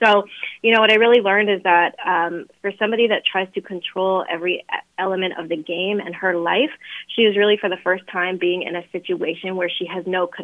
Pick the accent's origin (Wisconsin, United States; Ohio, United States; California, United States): California, United States; Los Angeles; Yeah, I'm in LA. I'm born and raised here, one of the few non-transplants.